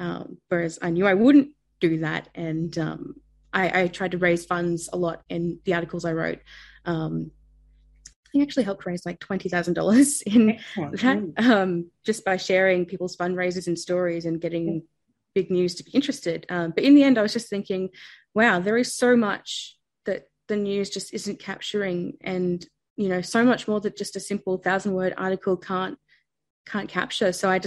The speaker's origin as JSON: {"language": "English", "town": "Batemans Bay", "region": "New South Wales", "country": "Australia", "tie": "born or raised there", "said": "I headed back to my hometown of Batemans Bay on the New South Wales south coast."}